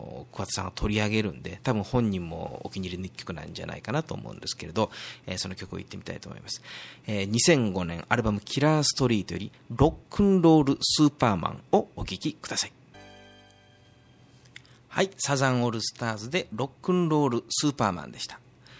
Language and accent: Japanese; Hyogo, Japan; 自分の出身兵庫県だったり、うん、まあ、この岡山県だったりね